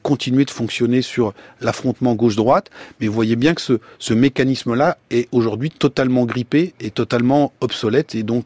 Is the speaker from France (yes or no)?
yes; France; chez nous en France.